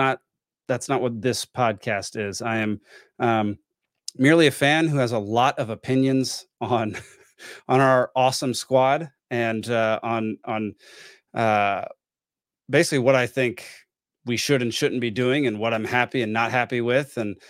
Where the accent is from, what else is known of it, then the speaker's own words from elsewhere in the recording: Texas, United States; I'm from Texas.